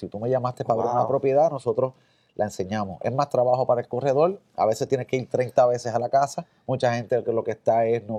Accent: Aguadilla, Puerto Rico; los dos somos del área oeste, ¿verdad? Mi esposa es de Aguada, yo soy de Aguadilla.

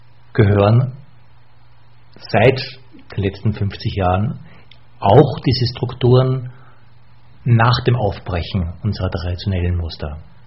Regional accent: Linz, Upper Austria, Austria; Was macht mich in meiner Identität eigentlich aus und mich nicht jetzt als Österreicher, sondern als Oberösterreicher in Linz

